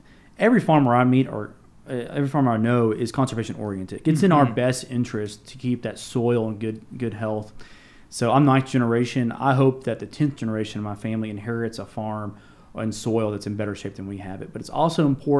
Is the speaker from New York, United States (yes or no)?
no; Kentucky, United States; I come from Scott County. It's the fastest growing county in the state.